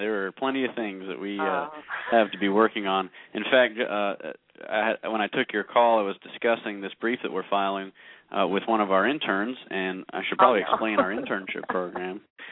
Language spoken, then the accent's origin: English; New York, United States; which incidentally is right next to my hometown in Western New York